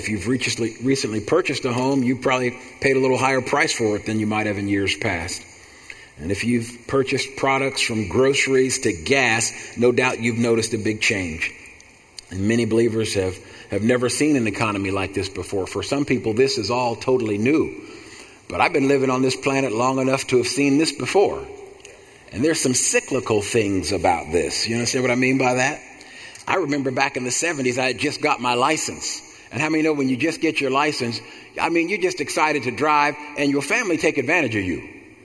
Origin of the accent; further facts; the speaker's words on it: New Jersey, United States; I grew up in a different era. Where I grew up in Jersey, nobody had a car.